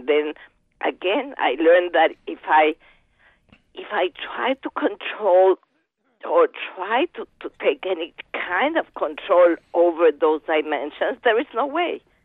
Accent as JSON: {"language": "English", "country": "Mexico", "said": "I'm from Mexico"}